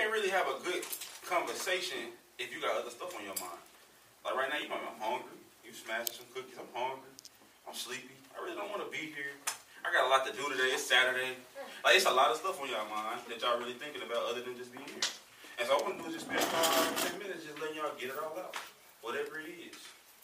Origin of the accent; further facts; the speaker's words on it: Little Rock, Arkansas, United States; I'm from Little Rock, man. Born and raised from the city.